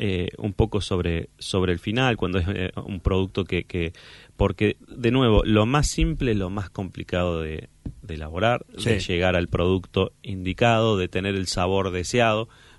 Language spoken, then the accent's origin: Spanish; Argentina; Somos argentinos, somos el granero del mundo, tenemos el mejor maíz del mundo.